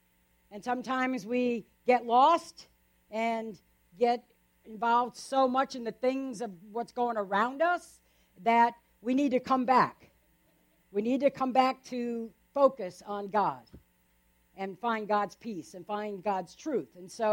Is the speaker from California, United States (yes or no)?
no; Rhode Island, United States; I grew up in Rhode Island, a very small state.